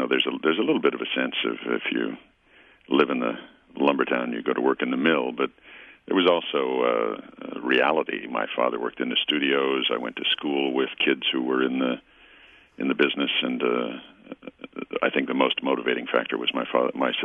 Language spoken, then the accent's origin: English; West Coast, United States; growing up on the West Coast, racism, while it was certainly real, it was not in your face the way it is in some parts of the country